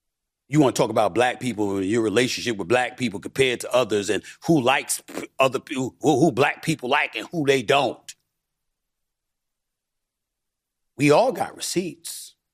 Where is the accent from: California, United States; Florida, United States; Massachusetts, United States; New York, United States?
New York, United States; Hollis; I'm from Hollis, Queens, bro. I'm from the streets of New York City.